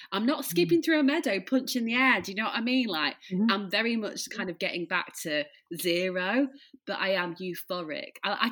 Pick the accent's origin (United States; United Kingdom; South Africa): United Kingdom; Leeds, Yorkshire and the Humber; I'm from Leeds, but we live in the, like, near the Peak District.